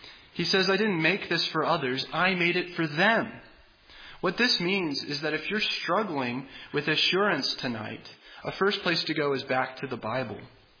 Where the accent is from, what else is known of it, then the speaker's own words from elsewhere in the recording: Florida, United States; I grew up in Florida, and often we'd see an airplane with words trailing behind the airplane, usually advertising for somebody.